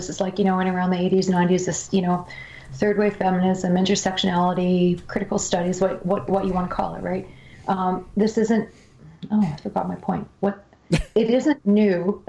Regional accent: Canada; my little PC upbringing as a Canadian

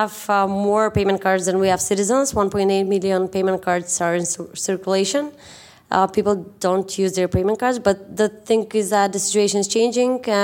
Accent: North Macedonia; from Macedonia, and I am a co-founder of the first deal platform on the Macedonian market

